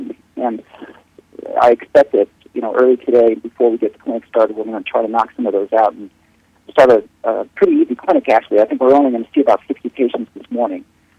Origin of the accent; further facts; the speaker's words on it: Puerto Rico; also born or lived in Panama; I grew up in Puerto Rico, I grew up in Panama, I've been in a lot of places in Latin America